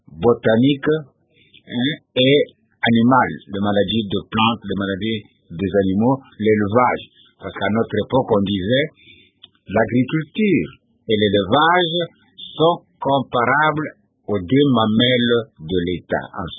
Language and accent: French; Kasaï, DR Congo; Donc aujourd'hui, c'est la partie occidentale du Kasaï.